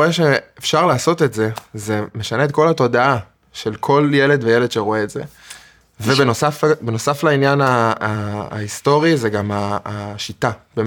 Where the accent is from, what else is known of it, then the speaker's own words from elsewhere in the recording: Jerusalem, Jerusalem District, Israel; moved away as an adult; also born or lived in Wingate; now in Tel Aviv, Israel; 31. יליד ירושלים. בגיל 18 עברתי לגור בווינגייט.